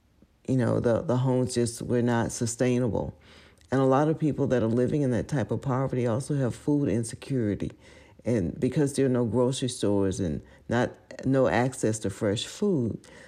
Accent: United States; I grew up in Lowndes County before we had telephones or before we had a lot of the services that people take for granted today.

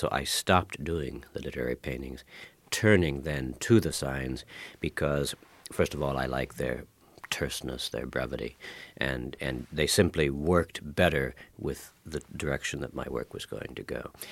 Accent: Indiana, United States; Smith, the sculptor, is from Indiana, and I'm from Indiana, and there's about six of us.

